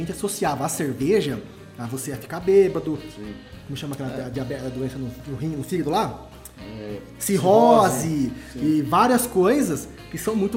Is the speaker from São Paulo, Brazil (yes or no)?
yes; Araraquara, São Paulo, Brazil; now in Poços de Caldas, Brazil; eu sou natural de Araraquara.